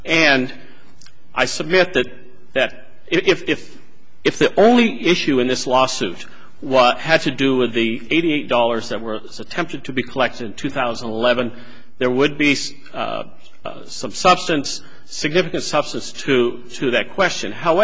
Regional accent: Pueblo, Colorado, United States; Pueblo, Colorado.

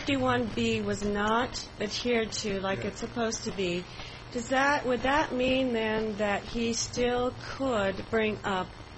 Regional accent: California, United States; I'm from Southern California. It's confusing.

